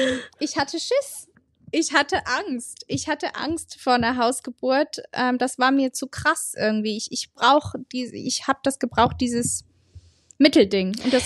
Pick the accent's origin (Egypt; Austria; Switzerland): Switzerland; ich bin aus der Schweiz.